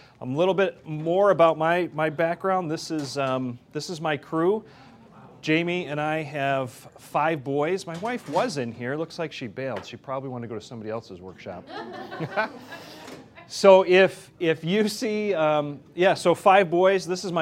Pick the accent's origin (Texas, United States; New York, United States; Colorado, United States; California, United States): New York, United States; Batavia; I hail from Batavia, New York, which is near Buffalo.